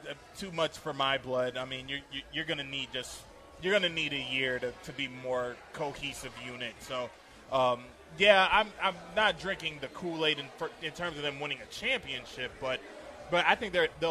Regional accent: Los Angeles, California, United States; But I'm not gonna allow my fandom and my hometown loyalty to Los Angeles deter me from what you guys have been the last couple of years

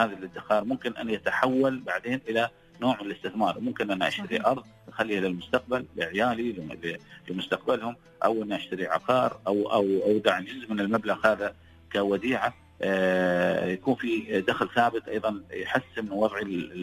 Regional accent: United Arab Emirates; هنا بالذات عندنا بالإمارات

